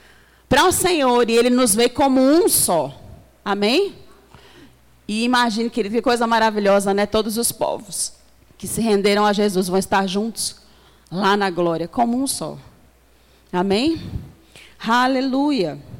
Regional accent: São Vicente, São Paulo, Brazil; born there; now in Praia Grande, Brazil; Deus, por que o Senhor me trouxe para Praia Grande? Porque eu nasci em São Vicente, sempre amei São Vicente, nunca ia sair de São Vicente.

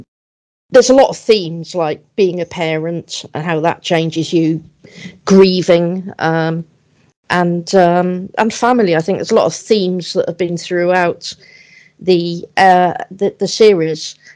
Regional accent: Oxford, South East England, United Kingdom; Also, I was born and brought up in Oxford

